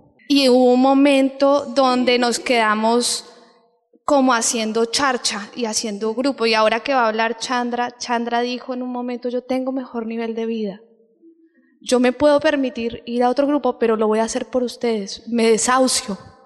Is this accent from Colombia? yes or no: yes; Colombia; yo soy de Colombia